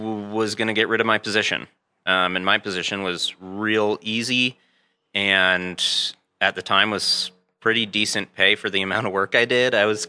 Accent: Sandy, Utah, United States; also born or lived in Massachusetts; And I was born in Massachusetts, and then when I was about 5, we moved here to Utah.

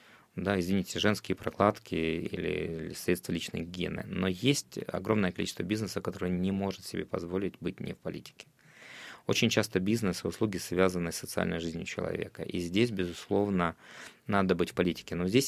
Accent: Poltava Oblast, Ukraine; Я из Полтавской области.

